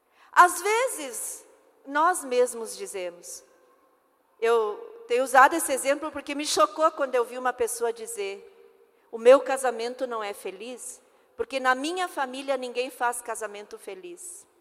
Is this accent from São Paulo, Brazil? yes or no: no; Rio Grande do Sul, Brazil; Lá no meu estado, que eu sou do estado do Rio Grande do Sul, mas bem pertinho da cidade onde o Marcos mora. Eu moro na Serra